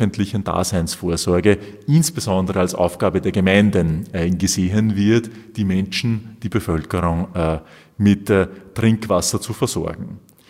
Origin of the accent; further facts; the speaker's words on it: Upper Austria, Austria; Hier gibt es vielleicht schöne oberösterreichische Beispiele. Mein Heimatbundesland